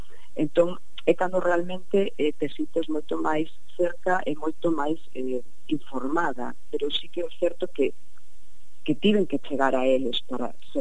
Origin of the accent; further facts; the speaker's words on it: Santiago de Compostela, Galicia, Spain; eu son de Santiago, ademais podería ter coñecido, non?